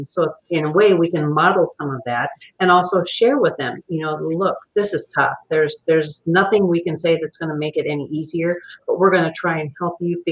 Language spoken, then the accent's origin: English; Iowa City, Iowa, United States; I grew up in Iowa City, so a lot of times these are people that I've grown up with or known.